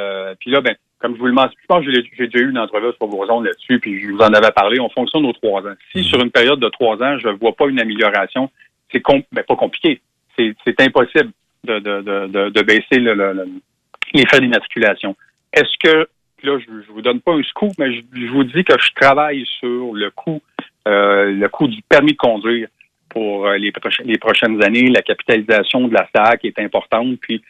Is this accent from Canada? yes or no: yes; Sherbrooke, Quebec, Canada; comparativement à un territoire comme chez nous, à Sherbrooke ou à Trois-Rivières ou autre